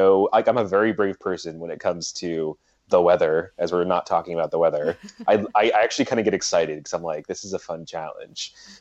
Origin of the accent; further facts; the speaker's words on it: New York, United States; also born or lived in Denver; I'm just jaded because like I'm from New York and I lived in Denver and that's where I'm going to.